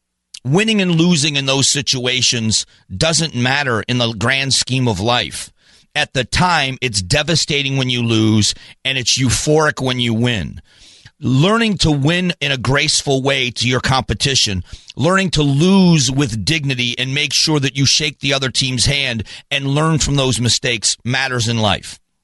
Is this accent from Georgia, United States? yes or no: no; Phoenix, Arizona, United States; Again, I'm from Phoenix, Arizona, and everything for me has got to be loaded with common sense.